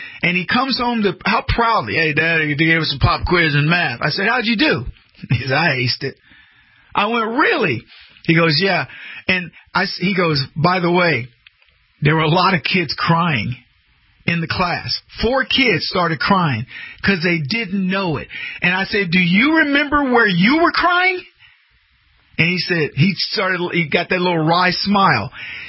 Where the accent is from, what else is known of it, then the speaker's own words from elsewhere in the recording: United States; I'm proudly American.